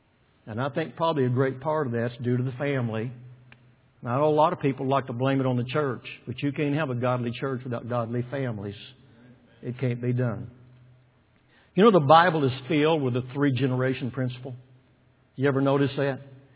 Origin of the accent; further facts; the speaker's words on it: Waco, Texas, United States; born there; I was born in Waco, Texas. I was freeborn.